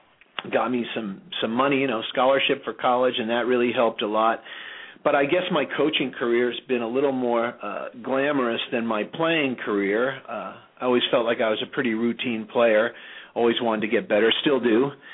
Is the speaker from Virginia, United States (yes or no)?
no; Connecticut, United States; I had a couple of decent rankings in the juniors back in New England. I'm from Connecticut.